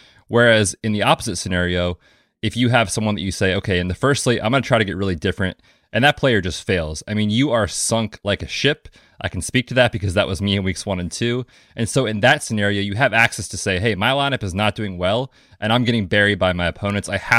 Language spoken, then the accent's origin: English; Pennsylvania, United States; now in Vermont, United States; I'm from Pennsylvania and it gets pretty warm there.